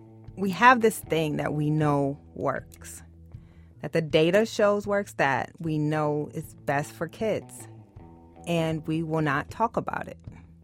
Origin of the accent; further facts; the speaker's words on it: Waterloo, Iowa, United States; I grew up in Waterloo, Iowa. And yes, there are Black people in Iowa.